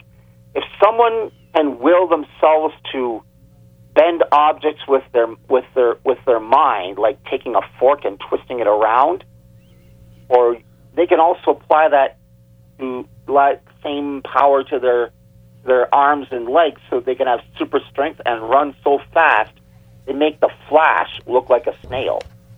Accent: Canada; born or raised there

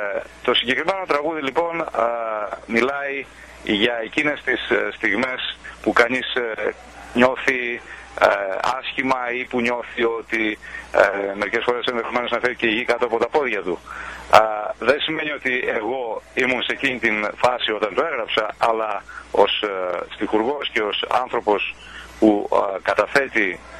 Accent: Lamia, Central Greece, Greece; Είμαι από τη Λαμία.

